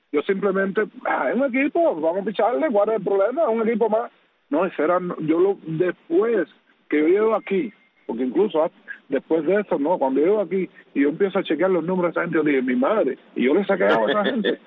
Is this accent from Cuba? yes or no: yes; Cuba; moved away; Cuando yo salí de Cuba